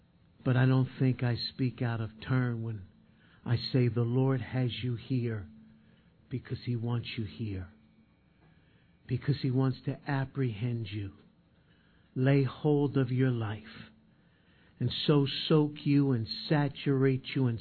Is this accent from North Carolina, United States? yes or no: no; Philadelphia, Pennsylvania, United States; I am a Philadelphian to the max, West Philly born and raised.